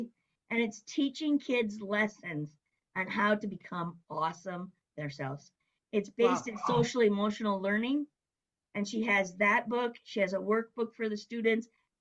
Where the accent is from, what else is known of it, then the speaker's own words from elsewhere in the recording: Rochester, Minnesota, United States; And you have to remember, I come from Rochester, Minnesota, home of the Mayo Clinic.